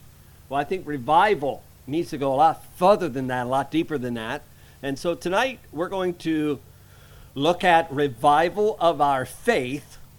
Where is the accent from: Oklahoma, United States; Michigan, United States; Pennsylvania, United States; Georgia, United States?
Pennsylvania, United States; Bethel; from Bethel, Pennsylvania.